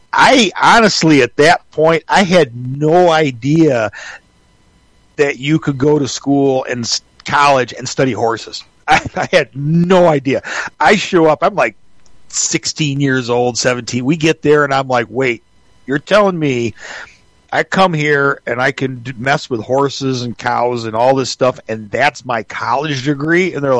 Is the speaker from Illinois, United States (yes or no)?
no; Otsego, Michigan, United States; I grew up in Otsego, Michigan. Now, this is not to be confused with Otsego County, which is where Gaylord is. The town of Otsego is in Allegan County, which is about halfway betwee